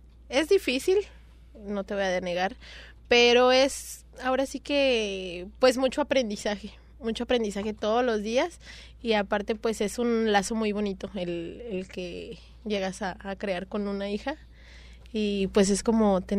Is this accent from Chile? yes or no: no; Acámbaro, Guanajuato, Mexico; now in Puerto Vallarta, Mexico; soy originaria de Acámbaro, Guanajuato. Y pues tengo aquí en Puerto Vallarta viviendo alrededor de 10 años ya.